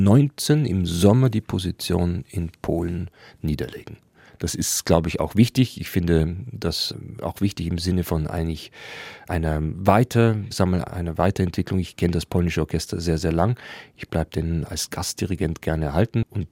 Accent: Germany; Ich tue es auch nicht, weil ich Deutscher bin

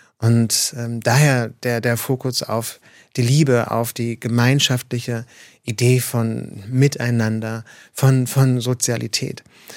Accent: Mecklenburg-Vorpommern, Germany; also born or lived in New York; Und ich bin in der DDR aufgewachsen, bin zusammen mit der DDR gelebt, die Baseballschlägerjahre in den 90er Jahren im ländlichen Mecklenburg-Vorpommern, wo ich aufgewachsen bin. Ich war in New York gelebt, als der 11. September passiert ist.

